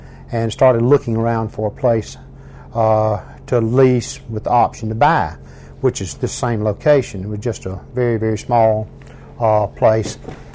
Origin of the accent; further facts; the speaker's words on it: Milton, Florida, United States; also born or lived in Pensacola; But we moved to Milton when I was quite young. I was born in Pensacola and raised in Milton, Florida, in Bagdad, Florida.